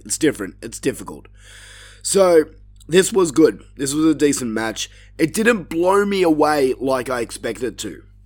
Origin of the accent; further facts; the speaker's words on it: Australia; obviously Grayson Waller being from my home country and my home city, this was a great moment.